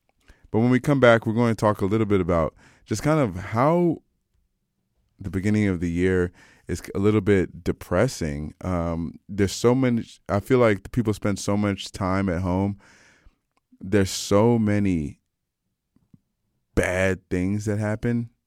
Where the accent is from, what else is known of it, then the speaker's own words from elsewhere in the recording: Wheaton, Maryland, United States; I just really love where I'm from Wheaton, Maryland.